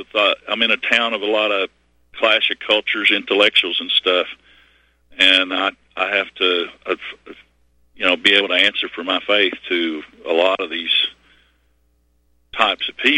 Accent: Bible Belt, United States; which I grew up in the Bible Belt with all the doom and gloom and late great planet Earth

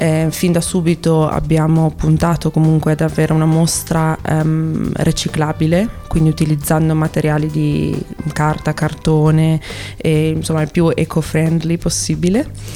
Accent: Parma, Emilia-Romagna, Italy; io sono di Parma, purtroppo no, nel senso, non, io con mia mamma ho vissuto a San Lazzaro, che comunque è un altro quartiere abbastanza popolare ma che non rientra nel progetto. Adesso vivo in centro

